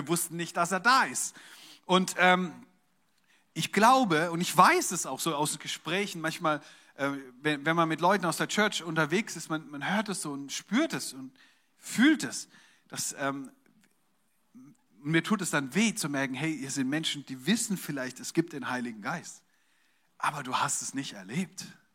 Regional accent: Germany; Weil wir Deutschen, ne

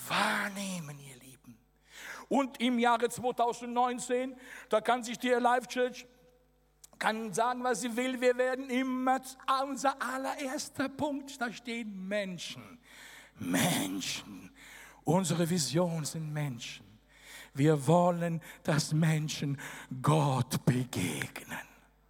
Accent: Italy; Ich bin Italiener, ich kann es euch sagen.

